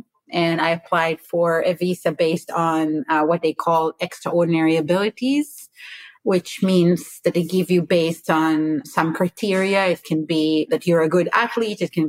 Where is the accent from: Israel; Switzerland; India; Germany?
Israel; now in Houston, United States; I live in Houston, Texas. I'm originally from Israel, emigrated to the US 18 years ago this year.